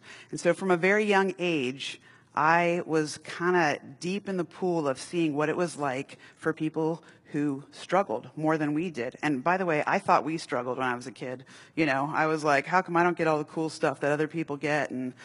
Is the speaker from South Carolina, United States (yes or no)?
no; New York, United States; born there; also born or lived in Worthington, Ohio; Well, actually, I was born in New York, so I didn't choose being born in Worthington. I was born in New York.